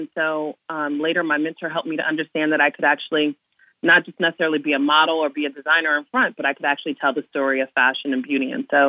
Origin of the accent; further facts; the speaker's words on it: East Orange, New Jersey, United States; I grew up outside of Newark in the Oranges, East Orange, I thought I wanted to be a doctor when I was younger